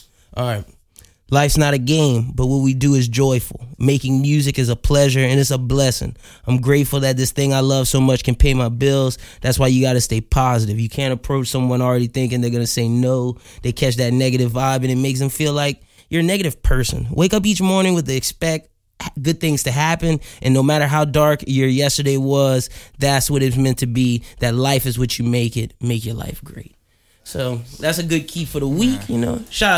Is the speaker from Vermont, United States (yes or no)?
no; Louisiana, United States; You think that plays to just because we're from Louisiana?